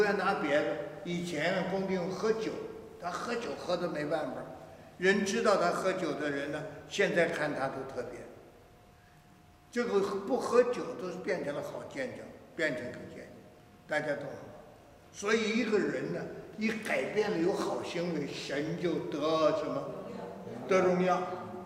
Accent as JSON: {"language": "Chinese", "country": "China", "said": "假如说我们中国人讲“人不为己，什么"}